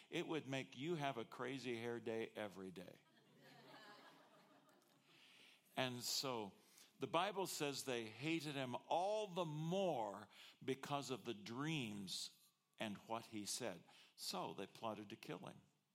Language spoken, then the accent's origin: English; Wichita, Kansas, United States; I grew up in Wichita, Kansas.